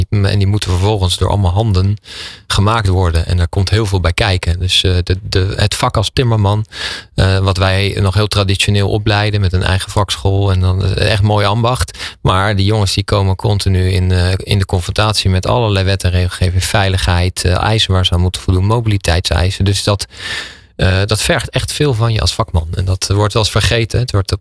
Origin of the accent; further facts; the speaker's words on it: The Hague, South Holland, Netherlands; now in Delft, Netherlands; Ik kom uit Den Haag. Ik ben Den Haagenees